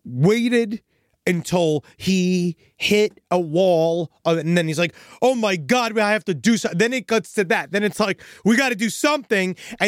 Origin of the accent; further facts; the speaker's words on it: New York, United States; I'm also a true New Yorker, and I don't hear what happens. I'm a New Yorker.